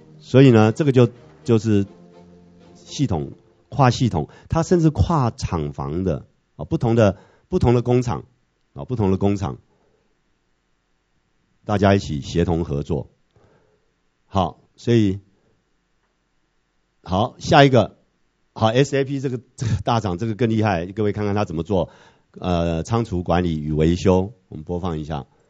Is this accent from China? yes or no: no; Taiwan; 这个研讨会上面我们台湾人很厉害了哈